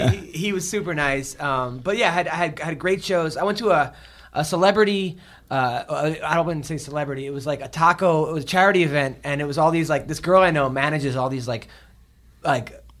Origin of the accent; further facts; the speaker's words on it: Long Island, New York, United States; And I'm from Long Island.